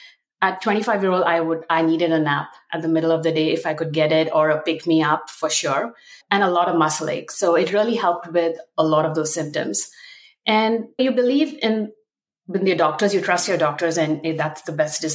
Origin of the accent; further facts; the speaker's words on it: India; moved away as an adult; now in United States; I'm an Indian immigrant. This year will mark my 20th year in the United States.